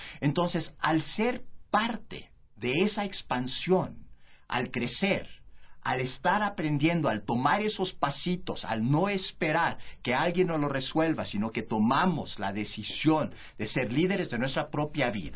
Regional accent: Mexico; Como pueblo mexicano, tenemos que también cambiar esta idea

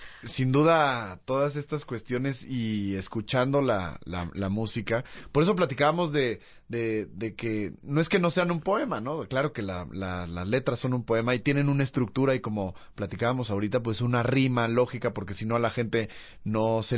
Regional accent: Mexico; ¿El estado normal de todos los hombres o somos nosotros los mexicanos?

